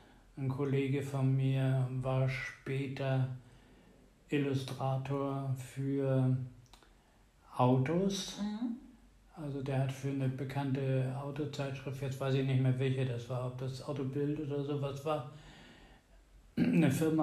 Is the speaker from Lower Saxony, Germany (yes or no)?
yes; Wilhelmshaven, Lower Saxony, Germany; born there; der in Wilhelmshaven lebte, also meine Geburtsstadt.